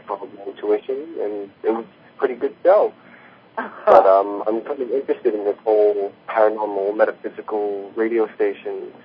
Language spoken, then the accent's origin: English; Brooklyn, New York, United States; I'm from Brooklyn. I'm 17 years old